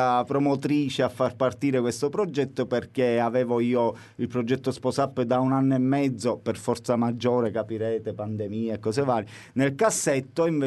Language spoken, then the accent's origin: Italian; Palermo, Sicily, Italy; palermitano doc